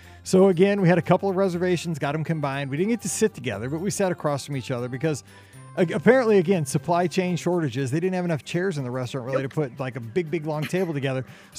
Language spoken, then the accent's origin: English; Missouri, United States; I'm just saying I'm not good at art. I'm from Missouri.